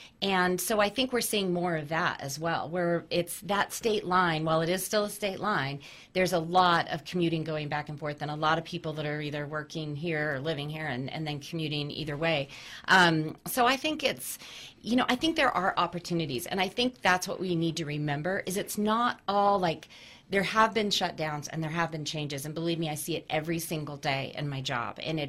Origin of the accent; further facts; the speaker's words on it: Durango, Colorado, United States; now in Farmington, United States; I was raised in Durango, have a lot of friends in Durango, but Durango is expensive.